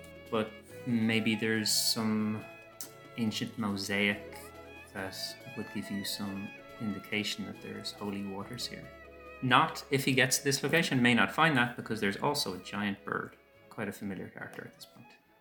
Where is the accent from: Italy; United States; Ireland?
Ireland; I'm from Ireland.